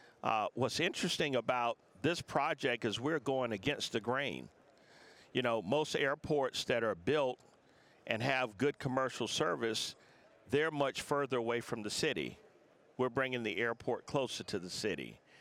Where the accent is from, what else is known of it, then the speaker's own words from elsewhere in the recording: Savannah, Georgia, United States; now in Mobile, United States; You know, I've been asked that question a lot, and, you know, I'm originally from Savannah.